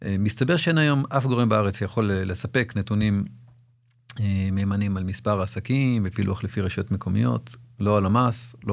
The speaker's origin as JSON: {"language": "Hebrew", "town": "Netanya", "region": "Central District", "country": "Israel", "tie": "born there", "said": "נולדתי בנתניה"}